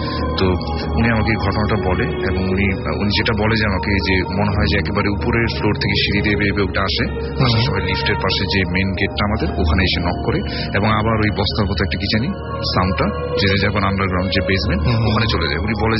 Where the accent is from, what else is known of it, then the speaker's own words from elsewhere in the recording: Dhaka, Dhaka Division, Bangladesh; পুরান ঢাকা থেকে এসেছি